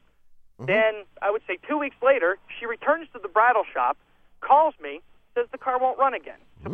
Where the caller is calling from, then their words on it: Youngstown, Ohio, United States; I'm calling you from Youngstown, Ohio.